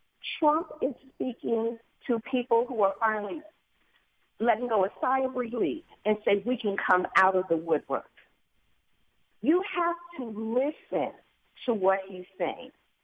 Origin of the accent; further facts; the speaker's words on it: New Jersey, United States; I'm originally from New Jersey.